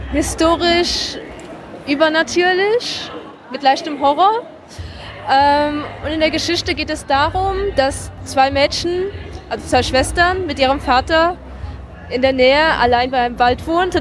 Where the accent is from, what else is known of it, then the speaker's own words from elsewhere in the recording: Luxembourg; moved away; Also ich komme aus Luxemburg und bin eigentlich in die Comic-Szene dadurch geraten, dass ich nach Berlin gegangen bin, um Illustration zu studieren.